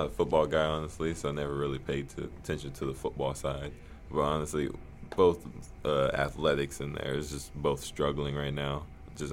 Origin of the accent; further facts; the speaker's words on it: San Diego, California, United States; also born or lived in Texas; I lived in Texas for 10 years. I'm from San Diego, California, so I really didn't grow up having the favorite team.